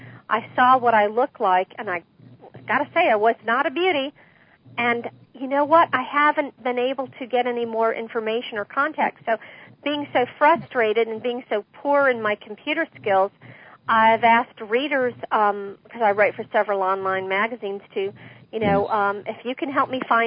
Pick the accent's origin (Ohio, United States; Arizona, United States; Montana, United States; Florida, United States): Florida, United States; Ormond Beach; But anyways, I grew up in Ormond Beach, Florida, in the 1960s. Great place to live.